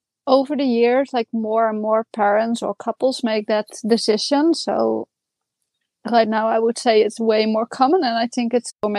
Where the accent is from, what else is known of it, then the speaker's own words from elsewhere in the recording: Oude Tonge, South Holland, Netherlands; I'm coming from the Netherlands. So I was in the Netherlands in a small village called Oude Tonge.